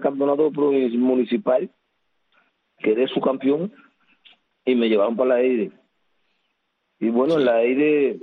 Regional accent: Santiago de Cuba, Cuba; born there; yo nací en Santiago de Cuba el 12 de enero de 1968.

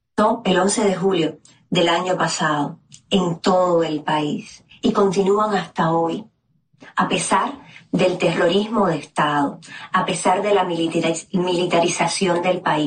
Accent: Cuba; en mi país no hay elecciones libres, justas y plurales hace más de 70 años. Ojalá esta resolución hablara de José y del derecho de mi pueblo, del pueblo cubano, a vivir en democracia.

